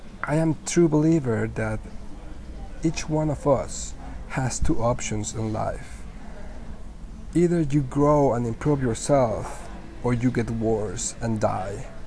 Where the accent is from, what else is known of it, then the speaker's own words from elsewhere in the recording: Mexico; now in Budapest, Hungary; I am from Mexico. I am currently in Budapest